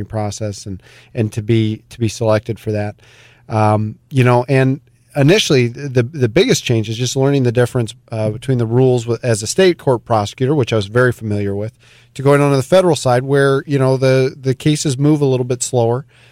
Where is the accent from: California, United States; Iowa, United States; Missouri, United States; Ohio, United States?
Ohio, United States; Vermilion; moved away; also born or lived in Washington, D.C.; I grew up in Vermilion, lived mm-hmm. in Vermilion until my dad got elected to Congress. And then once he got elected to Congress, our entire family, we moved out to Washington, D.C.